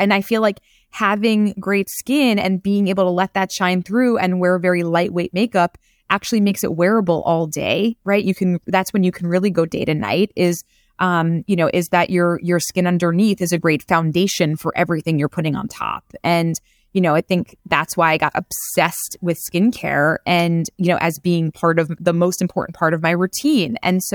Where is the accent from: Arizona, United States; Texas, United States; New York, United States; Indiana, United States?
New York, United States; Queens; I'm from Queens. There's, you know, no one's spending $1,200 on their products.